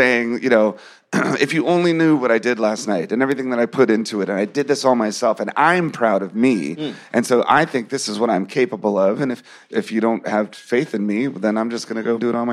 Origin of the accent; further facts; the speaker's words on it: United States; We grew up outside of Washington, D.C.